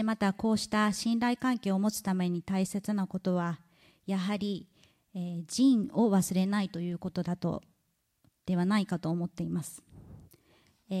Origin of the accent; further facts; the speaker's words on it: Okayama, Japan; 私もこの岡山で生まれ育ち、この会社に入りましたのも何かの縁と思っております